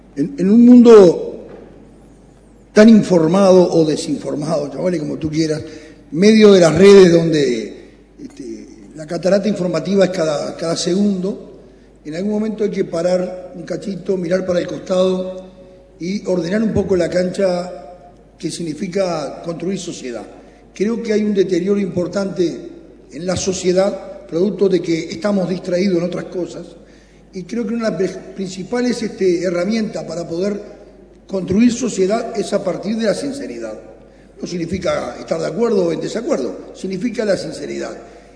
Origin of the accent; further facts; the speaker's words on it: Montevideo, Uruguay; Yo soy del Cerrito, vivía en un, nací en un garage, Basilio Araujo, 37-93, esquina Cosa Revuelta.